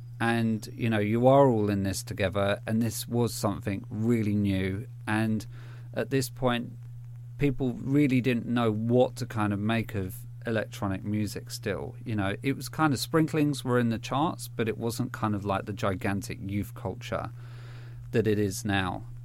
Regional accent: Southend-on-Sea, East of England, United Kingdom; But I was living in Southend, or I'm originally from Southend, or near Southend in Essex. And so, you know, I wasn't like living near one of the kind of the big hubs, like, you know, London, Manchester or Leeds.

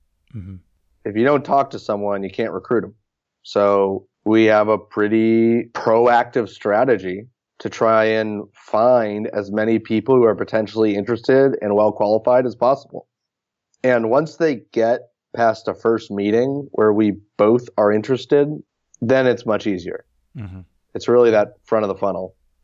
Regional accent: Palo Alto, California, United States; I mean, once again, I grew up in Palo Alto.

